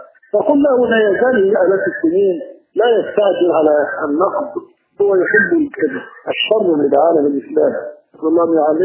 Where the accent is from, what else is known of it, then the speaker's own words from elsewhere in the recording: Egypt; احنا عندنا في مصر 18 مليون صوفي